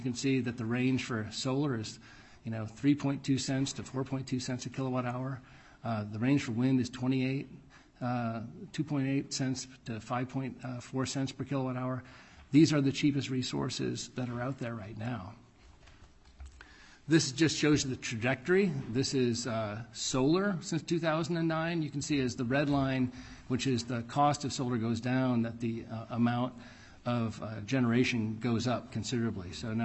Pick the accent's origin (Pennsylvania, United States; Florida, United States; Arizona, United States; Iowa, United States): Iowa, United States; Des Moines; My hometown of Des Moines, Iowa, just attracted the next U.S. data center that Apple's building